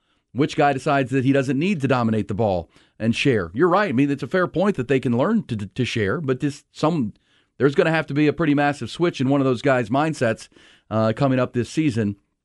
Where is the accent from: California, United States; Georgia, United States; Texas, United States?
Texas, United States; Houston; Look, there's no debate. I'm from Houston.